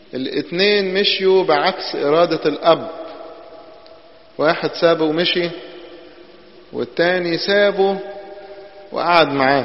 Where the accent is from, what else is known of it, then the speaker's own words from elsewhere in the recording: Upper Egypt, Egypt; كان ممكن يكون الأرضية من الطين زي الأرياف عندنا في الصعيد